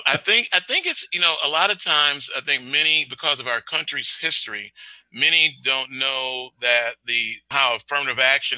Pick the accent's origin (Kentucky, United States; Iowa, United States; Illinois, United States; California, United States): Illinois, United States; Waukegan; where I grew up in Waukegan, Illinois, there were sections of housing that were designed for veterans when they came back